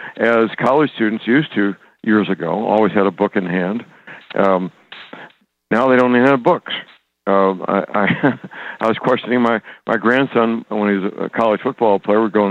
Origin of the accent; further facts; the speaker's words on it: Steeleville, Missouri, United States; Whenever I go into the public library in my hometown, Steeleville, Missouri, typically I'm the only one in there.